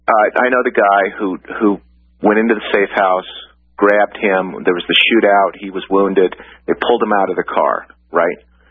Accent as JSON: {"language": "English", "country": "United States", "said": "I'm speaking as an American citizen, not as an official, and I'd like to know."}